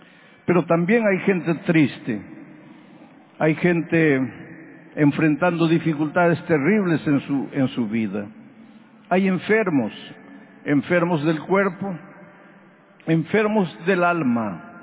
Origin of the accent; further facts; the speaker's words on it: Peru; moved away; volver al Perú es una experiencia renovadora para mí.